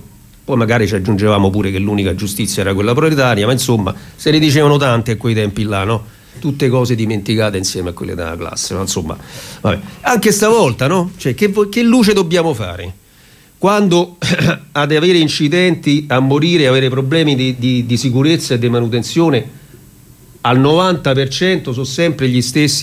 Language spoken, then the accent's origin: Italian; Capannelle, Lazio, Italy; io vengo da Capannella, li conosco bene i regionali